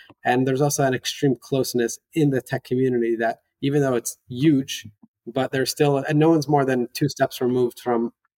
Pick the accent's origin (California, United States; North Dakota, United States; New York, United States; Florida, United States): New York, United States; I was raised in New York. In my household, my parents were involved in doing good within the community and beyond it from morning to night.